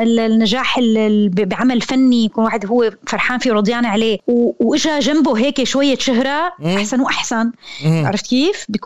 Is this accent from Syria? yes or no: yes; Syria; أكيد أنا يعني أي إنسان سوري أنا ما بدي أفصل حالي يعني … عن كوني أنا إنسانة سورية، عانيت اللي عاناه الشعب السوري،